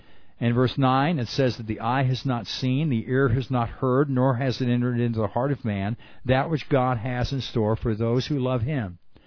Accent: Arizona, United States; look, I was raised in Arizona.

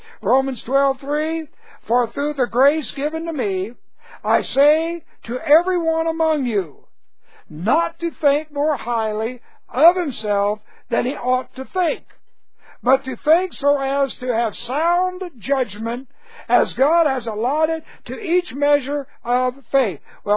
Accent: Houston, Texas, United States; I was born in January of 42. We moved 2 years later to Houston.

